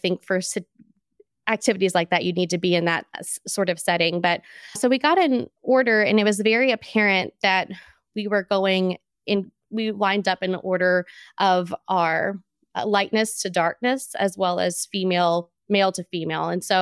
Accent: Louisiana, United States; And so I grew up in Louisiana in a somewhat diverse public school system.

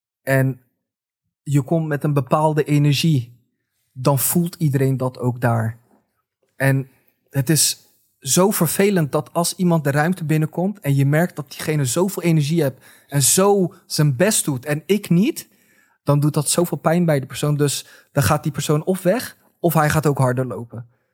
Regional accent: Turkey; Dus als ik mezelf opstel als, oh, maar ik ben wel een Turk, hè?

